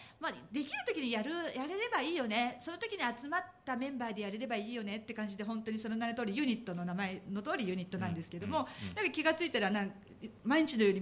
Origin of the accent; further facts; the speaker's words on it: Nagoya, Aichi, Japan; ユニットを主催しております。名古屋出身です。